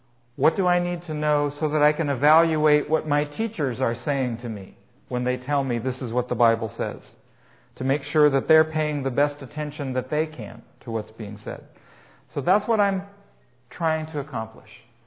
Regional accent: United States; now in Eugene, United States; There are things that I know because I'm an American. There are things that I know because I live in Eugene.

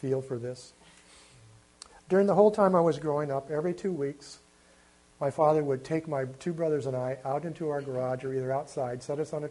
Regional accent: Corona, California, United States; born there; I was born in Corona, California in 1947, November 26th. That makes me 60 years old. I'm one of five children.

